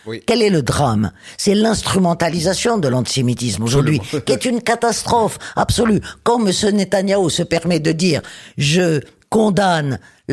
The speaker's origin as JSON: {"language": "French", "country": "Tunisia", "tie": "born there", "said": "je suis né en Tunisie, avec une généalogie tunisienne, tout de même, baignant dans cette société, dont malgré tous les aléas de l'histoire, dans laquelle je continue à vivre la moitié de l'année, en gros... Eh bien, je me considère effectivement comme juive arabe."}